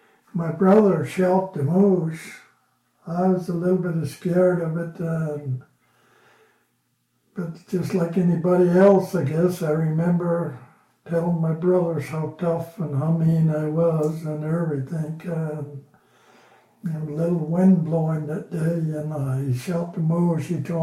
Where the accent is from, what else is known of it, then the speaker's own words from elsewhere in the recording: Chistochina, Alaska, United States; I was born up in Chistochina.